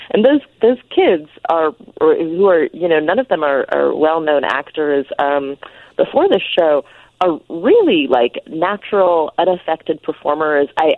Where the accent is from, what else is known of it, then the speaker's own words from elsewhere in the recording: United States; I mean, as an American, we have it's nice to watch because there's so little investment.